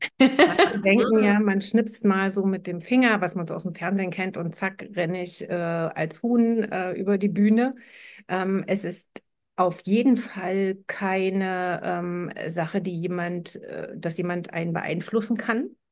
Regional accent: Magdeburg, Saxony-Anhalt, Germany; ich bin aus Magdeburg

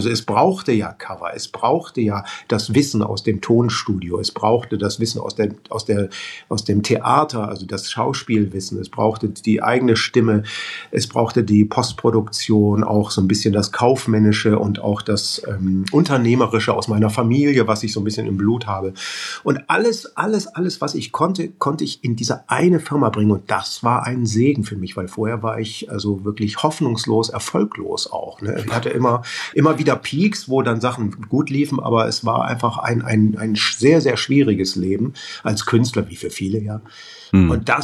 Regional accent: Bremen, Germany; weil ich als Bremer ja bekanntermaßen ein Schwätzer bin

